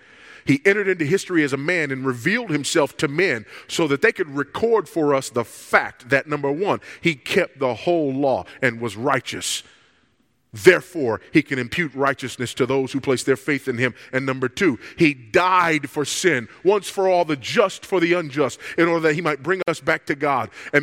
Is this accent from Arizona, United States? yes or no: no; California, United States; And homosexual marriages are taking place right now all over my home state of California